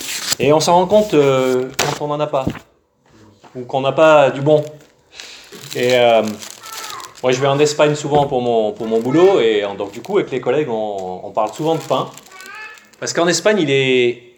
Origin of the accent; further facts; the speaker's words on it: France; surtout quand on est français, et puisqu'on a le meilleur pain du monde, bien sûr.